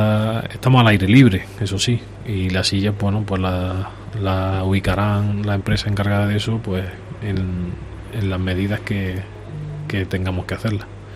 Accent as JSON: {"language": "Spanish", "town": "Guadix", "region": "Andalusia", "country": "Spain", "said": "los que claro, somos de Guadí"}